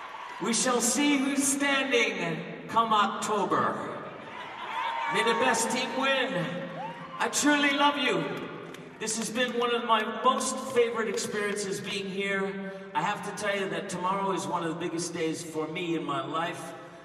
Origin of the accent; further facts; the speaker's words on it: New York, United States; also born or lived in Connecticut; I grew up in New York, as a lot of you know. I lived in Connecticut at one point.